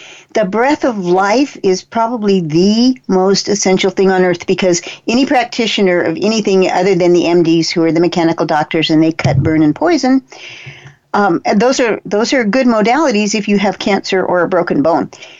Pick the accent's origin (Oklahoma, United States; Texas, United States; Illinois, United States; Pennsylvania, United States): Texas, United States; Galveston; But the guy was a Texan, too. So he's from Houston. I'm from Galveston.